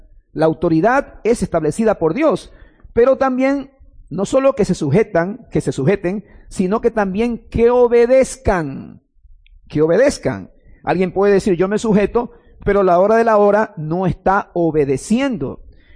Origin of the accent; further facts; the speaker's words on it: Ecuador; Ustedes recordarán, tal vez como nosotros como ecuatorianos